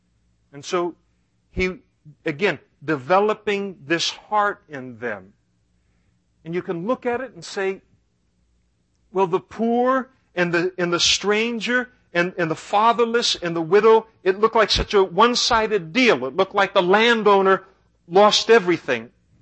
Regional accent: California, United States; We used to pick prunes growing up in the Napa Valley. We'd pick prunes for our school clothes money.

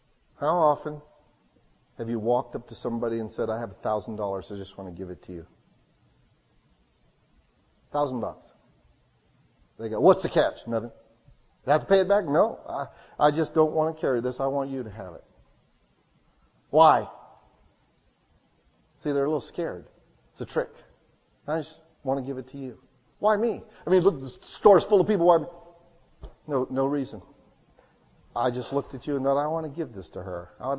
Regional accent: United States; Because we know there's no free lunch. We're American.

